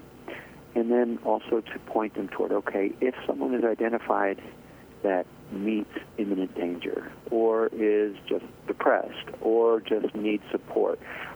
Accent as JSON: {"language": "English", "town": "Pella", "region": "Iowa", "country": "United States", "tie": "born or raised there", "said": "I grew up in Pella."}